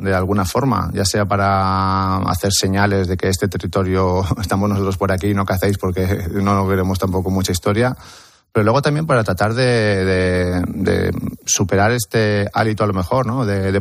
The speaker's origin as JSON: {"language": "Spanish", "region": "Valencian Community", "country": "Spain", "said": "Yo creo que voy a tirar un poquito para la Terreta, y a mí me encantan las pinturas, soy valenciano, ¿no?"}